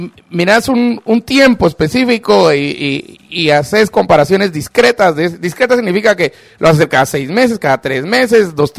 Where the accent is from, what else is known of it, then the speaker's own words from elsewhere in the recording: Chimaltenango, Guatemala; Cuando te vas a las aldeas de mi pueblo de Chimaltenango es igual.